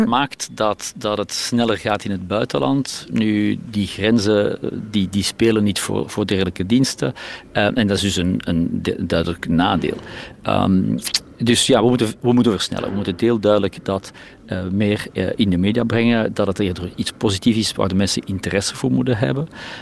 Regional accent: Flanders, Belgium; Hoog tijd om daar ook als Belgen en Vlaming aan de voorhand te zijn

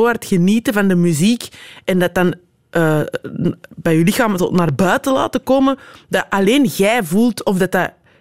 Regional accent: Antwerp, Flanders, Belgium; Of vraag van waar bent je? En als ik zeg Antwerpen

